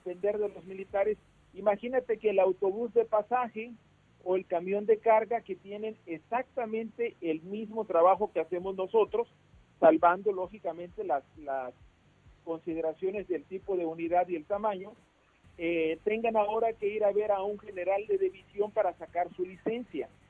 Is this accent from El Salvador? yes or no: no; Mexico; Finalmente, como mexicanos, tenemos que defender la Constitución.